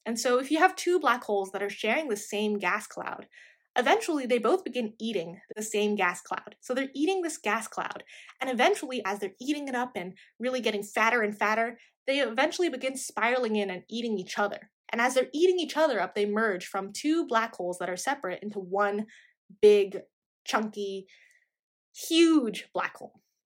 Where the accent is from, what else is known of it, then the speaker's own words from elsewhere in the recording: Texas, United States; So this is kind of where the Texan in me comes out. If you didn't know, I'm from Texas, and I vividly remember this.